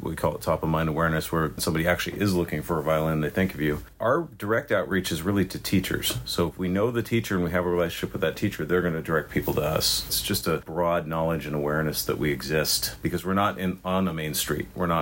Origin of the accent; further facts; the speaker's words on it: Renton, Washington, United States; So I went to Liberty High School. I'm from East Renton, Issaquah Schools. I graduated from Liberty in 93